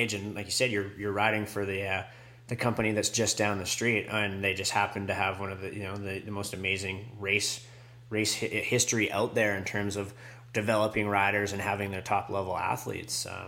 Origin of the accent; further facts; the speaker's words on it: British Columbia, Canada; now in Whistler, Canada; Growing up on the west coast of BC, growing up in Vancouver Island, and now living in Colin Whistler home the last 10 years.